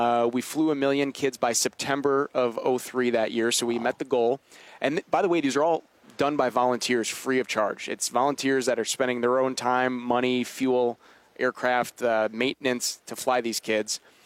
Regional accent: Kenosha, Wisconsin, United States; born or raised there

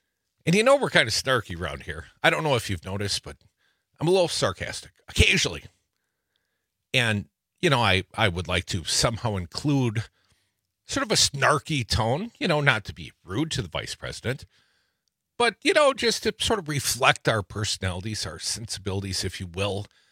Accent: Madison, Wisconsin, United States; She's coming to Madison, my hometown, next Wednesday.

